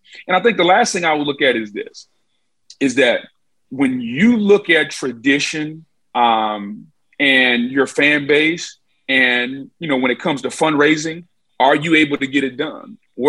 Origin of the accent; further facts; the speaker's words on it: Louisiana, United States; Now, we can be biased based on where we're from, and I'm from Louisiana.